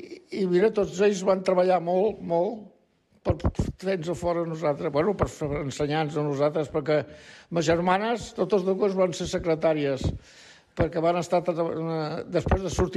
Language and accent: Catalan; Badalona, Catalonia, Spain; born there; 6 del 6 del 33. A la casa on tinc encara. Miquel Servet, que aquest senyor era el que va descobrir la circulació de la sang. Miquel Servet, 232.